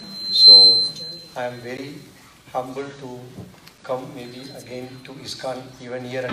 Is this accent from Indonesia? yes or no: yes; Jakarta, Indonesia; English is a second language; I am from Jakarta, Indonesia. So I came here for a business trip for a week.